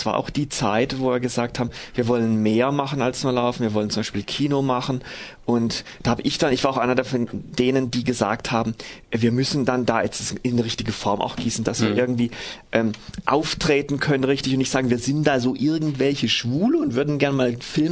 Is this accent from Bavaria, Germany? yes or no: no; Offenburg, Baden-Württemberg, Germany; ich komme aus Offenburg